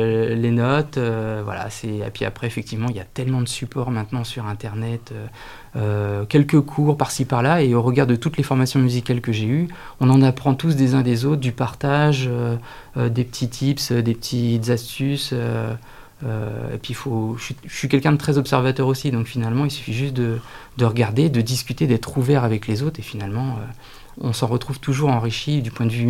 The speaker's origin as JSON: {"language": "French", "town": "Ermenonville", "region": "Hauts-de-France", "country": "France", "said": "Alors, moi, je viens d'Ermenonville. Et effectivement, j'ai fait toute ma scolarité également sur le secteur de Nanteuil-le-Haudouin, Crépy-en-Valois"}